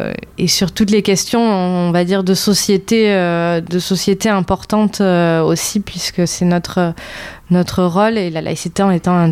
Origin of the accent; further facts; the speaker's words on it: Mont-de-Marsan, Nouvelle-Aquitaine, France; je suis un pur produit du sud-ouest, puisque j'ai grandi à Mont-de-Marsan, que je suis partie juste pour faire mes études à Bordeaux